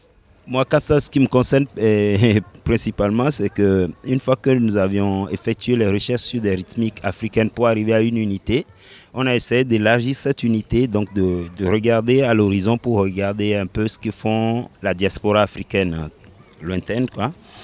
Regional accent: Cotonou, Littoral, Benin; also born or lived in Togo; Je suis du Sud-Sud, je suis natif de Cotonou, mais j'ai des grands-parents qui viennent du Ghana, du Nigeria, donc je suis métissé et je suis né au Togo.

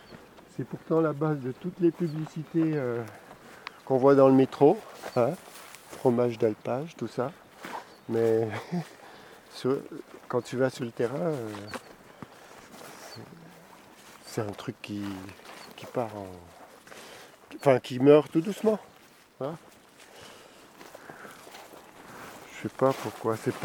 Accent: Bourgogne-Franche-Comté, France; moved away; Je suis venu du Jura il y a 15 ans

